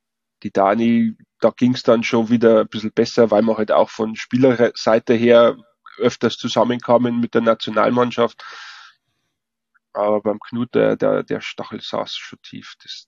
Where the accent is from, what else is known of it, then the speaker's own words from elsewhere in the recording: Bavaria, Germany; Ich als Bayer und da im tiefen Osten drüben.